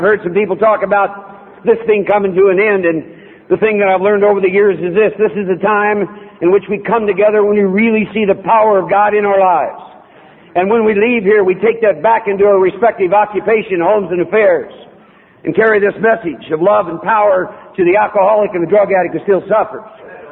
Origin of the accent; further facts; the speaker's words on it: Iowa, United States; I'm no dummy just because I'm from Iowa